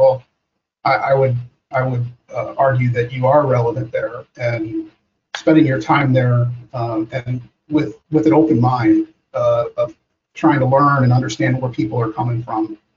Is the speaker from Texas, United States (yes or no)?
no; Missouri, United States; You know, I'm from Missouri. You have to show me. That's our motto in Missouri.